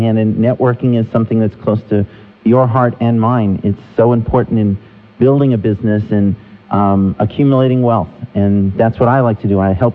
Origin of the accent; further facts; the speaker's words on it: New York, United States; now in Holly, United States; Well, remember, I'm from New York, so I'm looking for a different kind of pizza.